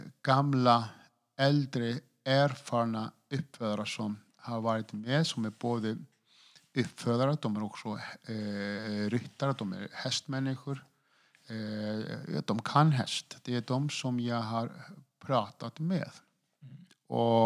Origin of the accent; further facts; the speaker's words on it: Iceland; Swedish is a second language; Men när jag växte upp på Island